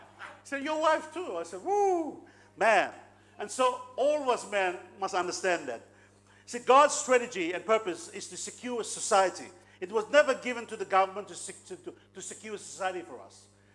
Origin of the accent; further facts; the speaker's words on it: Bougainville, Papua New Guinea; And it's you know, Bougainville, we're the darkest of Papua New Guinea.